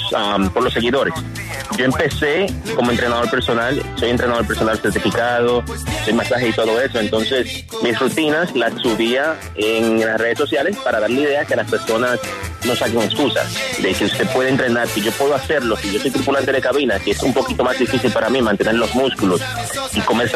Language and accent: Spanish; Dominican Republic; Eso es lo que decimos en mi país, en la República Dominicana.